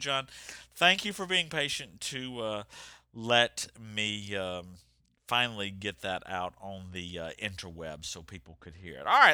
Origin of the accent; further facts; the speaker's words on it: Atlanta, Georgia, United States; And y'all, I grew up in Atlanta